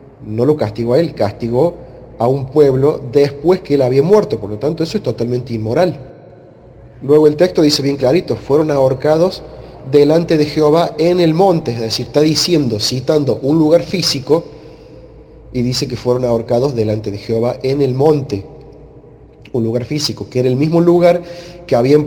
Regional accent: Argentina; Es como si vinieran a mi casa, como si en mi país de repente ocurre una hambruna porque el presidente Perón de la Argentina

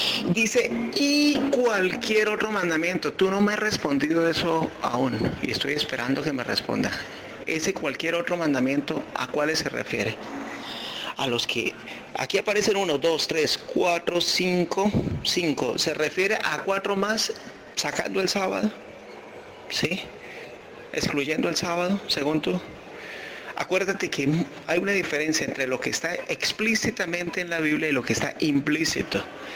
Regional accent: Colombia; Aquí en mi país había un narcotraficante

